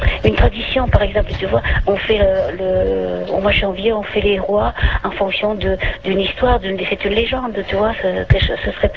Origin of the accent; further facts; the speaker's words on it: Biarritz, Nouvelle-Aquitaine, France; Je suis de Biarritz.